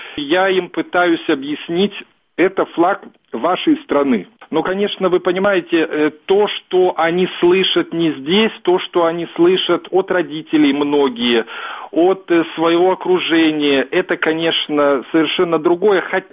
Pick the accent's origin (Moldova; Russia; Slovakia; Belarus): Belarus; moved away as an adult; now in Ukraine; Я, собственно, белорус. Я до 25 лет учился в Белоруссии, работал в Белоруссии, женился в Белоруссии. У меня белорусская жена, у меня оба сына белорусы.